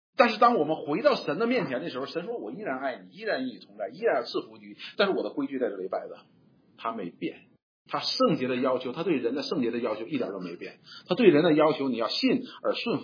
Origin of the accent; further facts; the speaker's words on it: Northeast China, China; 我们通常我们东北人有句话叫什么？上赶着不是买卖。